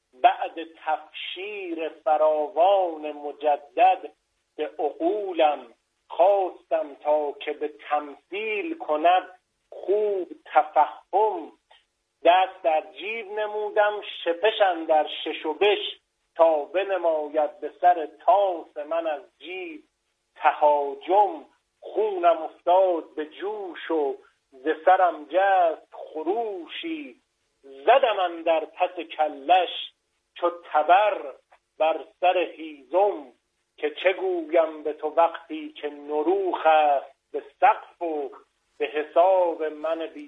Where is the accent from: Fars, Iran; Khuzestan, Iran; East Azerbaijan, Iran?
Fars, Iran; Shiraz; born or raised there; also born or lived in Iraq; now in Qom, Iran